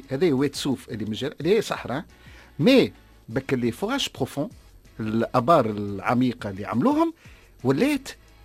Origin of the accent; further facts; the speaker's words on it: Tunisia; خاطر انا كمواطن تونسي مانيش فاهمها